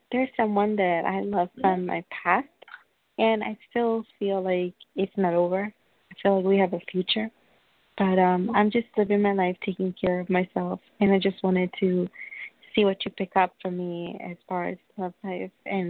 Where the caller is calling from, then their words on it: New York, United States; I'm calling from New York.